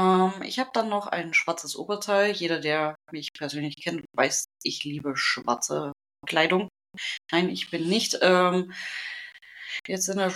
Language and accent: German; Bavaria, Germany; Also ich komme aus Bayern. Sowas sieht man bei uns auf dem Landdorf nicht.